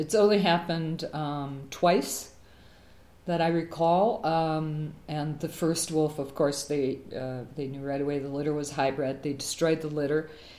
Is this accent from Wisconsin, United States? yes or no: yes; Wisconsin, United States; Growing up in Wisconsin, we often went into Canada.